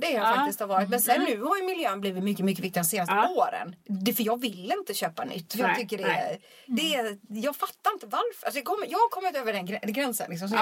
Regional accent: Småland, Sweden; now in Stockholm, Sweden; Jag vet inte varför jag flyttade Stockholm från Småland överhuvudtaget.

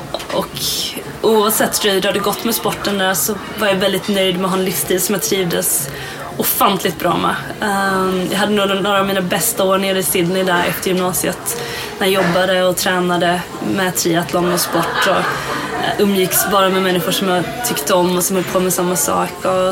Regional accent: Kristianstad, Skåne, Sweden; Född och uppvuxen i Kristianstad. Vi bodde på en liten gård i Stavesvad som ligger 2 mil norr om Kristianstad ungefär.

